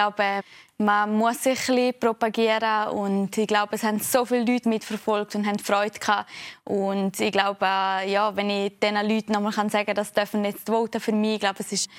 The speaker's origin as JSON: {"language": "German", "region": "Graubünden", "country": "Switzerland", "said": "im Herzen werde ich immer eine Bündnerin sein oder bin eine Bündnerin."}